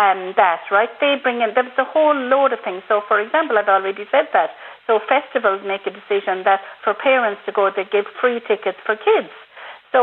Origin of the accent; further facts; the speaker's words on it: County Clare, Ireland; because I'm from Clare, I'd love to have gone to Limerick